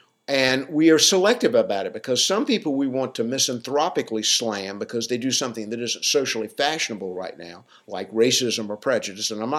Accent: the South, United States; And I'm from the South, so I can slam it all I want.

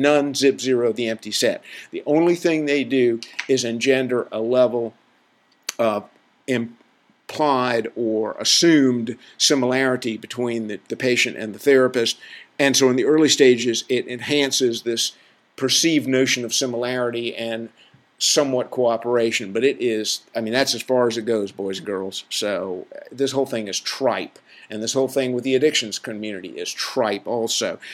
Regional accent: the South, United States; And I can say that for my, because I'm from the South, good old boy-esque organizations.

